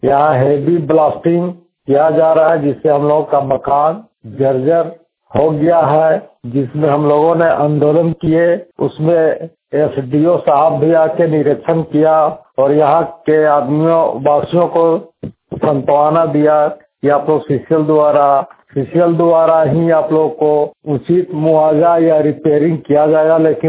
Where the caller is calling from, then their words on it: India; ग्राम तारमी टोला प्रबंधा बस्ती के से बोल रहा हूँ। मेरे गांव तारमी कोयरी के आधा किलोमीटर की दूरी पर बसा हुआ है। यहाँ लगभग 150 घर का बसिंदा है